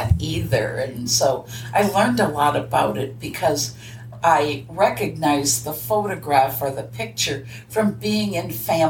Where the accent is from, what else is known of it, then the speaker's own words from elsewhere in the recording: Red Wing, Minnesota, United States; I grew up in Red Wing, Minnesota, and then went to St. Cloud State for my college.